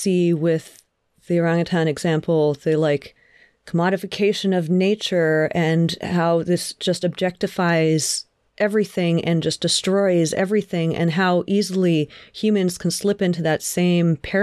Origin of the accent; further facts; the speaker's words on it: Indonesia; And you know, I grew up in Indonesia